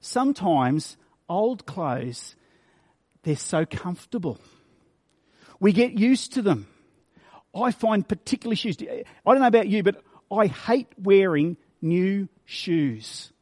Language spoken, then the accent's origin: English; Victoria, Australia; Some of you may be aware that I grew up in Victoria. I was in a family of five. I have an older sister and a younger brother. So I was the oldest son in my family, and my dad was an orchardist. We grew apples.